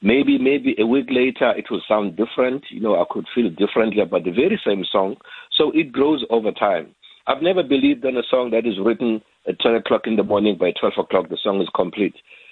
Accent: Queenstown, Eastern Cape, South Africa; moved away as an adult; now in Cape Town, South Africa; when I left my hometown in Queenstown, I really wanted to pursue my musical career.

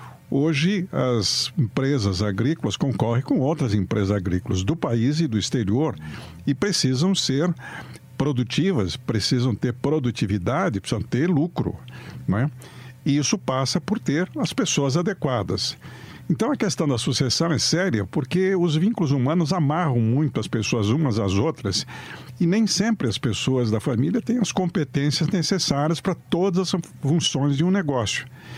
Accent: Jaú, São Paulo, Brazil; Eu sou caipira de Jaú.

